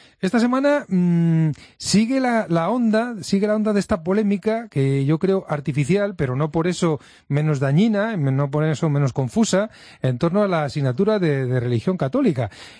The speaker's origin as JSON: {"language": "Spanish", "country": "Spain", "said": "un orgullo como iglesia, un orgullo también como españoles"}